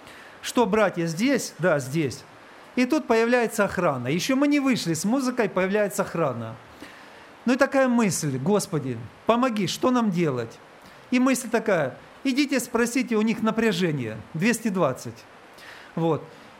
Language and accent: Russian; Russia; Мы из России. Из России!